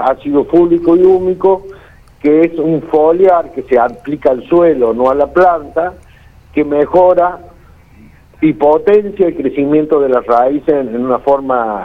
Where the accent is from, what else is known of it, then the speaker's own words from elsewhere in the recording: Argentina; yo lo pienso como argentino, quiero quedarme en Argentina, he vivido en el exterior en dos oportunidades, he tenido empresa en el exterior y sigo apostando por Argentina.